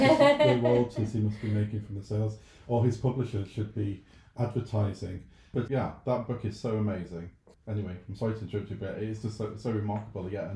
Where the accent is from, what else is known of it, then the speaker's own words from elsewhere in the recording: York, Yorkshire and the Humber, United Kingdom; crime novels set in York, and because I'm from York, I was very passionate about those books